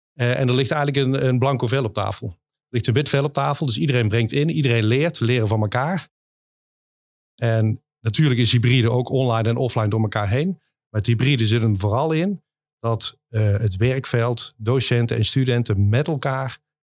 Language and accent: Dutch; Zaltbommel, Gelderland, Netherlands; Want ik kom zelf eigenlijk helemaal niet uit Eindhoven. Ik kom uit Zaltbommel, daar woon ik. Ik ben 6 jaar geleden hier naar Eindhoven gekomen.